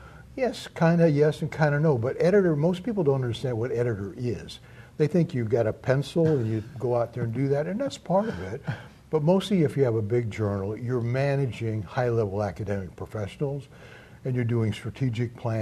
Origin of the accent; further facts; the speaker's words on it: Alabama, United States; also born or lived in Pensacola; I was born in Pensacola, Florida, yeah. But I grew up in L.A., which we call Lower Alabama.